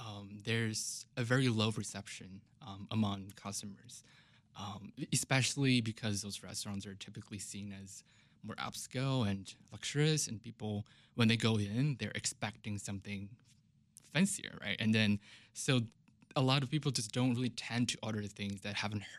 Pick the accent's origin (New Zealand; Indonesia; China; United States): China; I grew up in China